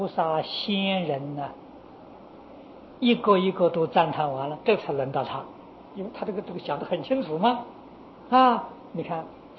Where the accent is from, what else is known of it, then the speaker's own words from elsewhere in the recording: China; 我们中国人讲玉皇大帝